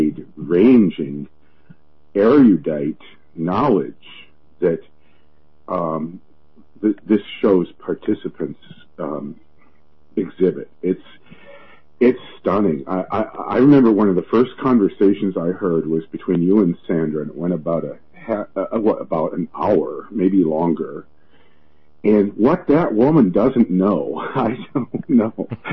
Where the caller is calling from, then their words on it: Minneapolis, Minnesota, United States; I'm calling you from Minneapolis.